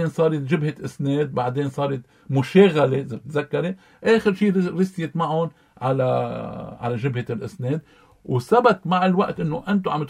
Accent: Lebanon; نحن كلبنانيين

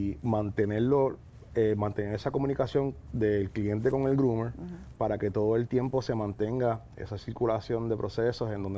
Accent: Mayagüez, Puerto Rico; Bueno, soy de Mayagüez, pero me crié.

